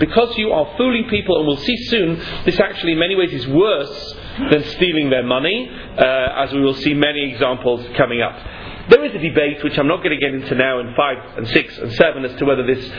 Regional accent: England, United Kingdom; They won't take it in Israel, of course, because I'm English.

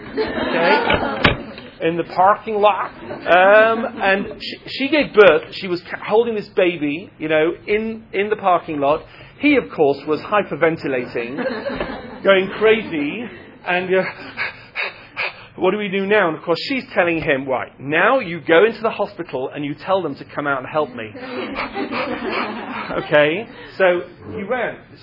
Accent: England, United Kingdom; Okay, so you can hear that I'm English.

